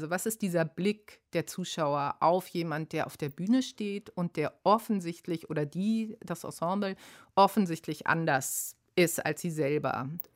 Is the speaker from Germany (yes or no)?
yes; Hesse, Germany; also born or lived in Baden-Württemberg; Ich bin in Baden-Württemberg geboren, aber in Hessen groß geworden.